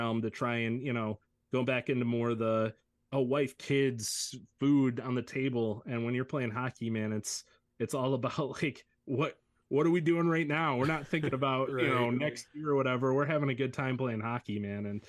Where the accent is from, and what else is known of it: Detroit, Michigan, United States; born or raised there